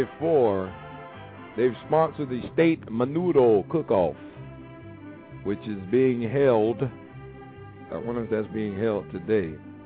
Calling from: Tampa, Florida, United States; I'm calling from Tampa, Florida, so I noticed that you're in San Marcos, Texas.

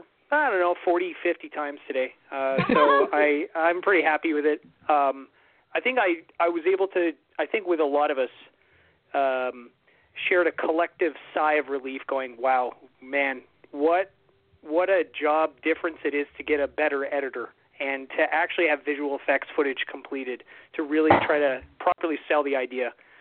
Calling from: Ottawa, Ontario, Canada; Surprise, it's … from Ottawa, Ontario, from Ontario Ghostbusters, Cross Streams Radio, yada, yada, yada.

